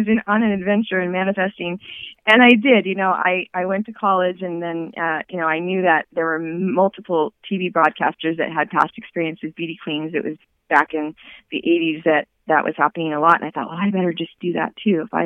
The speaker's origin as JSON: {"language": "English", "region": "California", "country": "United States", "tie": "born or raised there", "said": "So my whole dream was to move from Northern California, where I grew up in Silicon Valley, down to Los Angeles"}